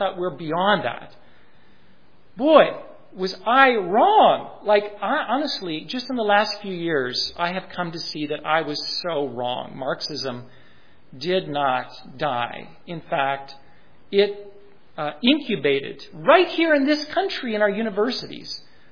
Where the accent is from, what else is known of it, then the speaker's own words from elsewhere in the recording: United States; and I'm an American, I think we think it could not happen here.